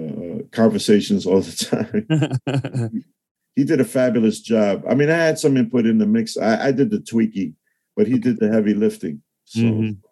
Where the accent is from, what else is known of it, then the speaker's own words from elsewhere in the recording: Bronx, New York, United States; I know it'll be a painful process, because growing up in the South Bronx at the time was a painful thing.